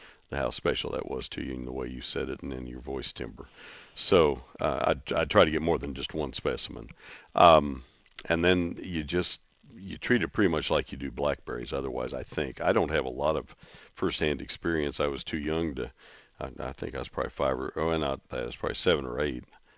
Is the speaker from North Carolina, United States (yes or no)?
no; College Station, Texas, United States; the only time I've ever seen people growing them was the man who lived behind us when I was growing up in College Station.